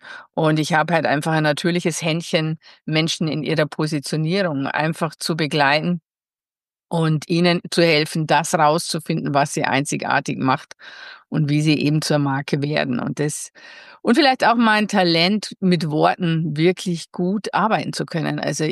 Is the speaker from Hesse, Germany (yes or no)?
no; Passau, Bavaria, Germany; bei der Passauer Presse, wo ich aufgewachsen bin und wo ich mein Handwerk dann gelernt habe.